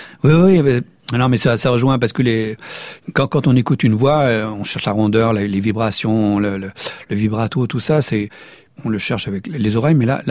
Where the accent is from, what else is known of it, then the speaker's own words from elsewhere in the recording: Lisieux, Normandy, France; born there; Moi, je suis né à Lisieux, c'est 30 kilomètres.